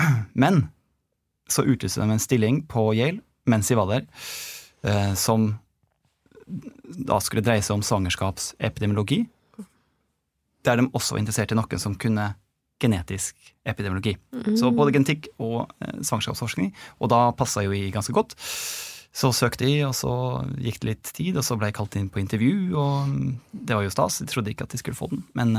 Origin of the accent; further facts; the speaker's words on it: Molde, Møre og Romsdal, Norway; Jeg er fra Molde, født og oppvokst. Selv om, altså, jeg jobber på Molde sykehus. Det er ingen på Molde sykehus, særlig så eldre pasientene, som går med på at jeg er fra Molde. Men det er jeg da. Men, altså, innflytter foreldre og sånt, så jeg har ikke den breie dialekten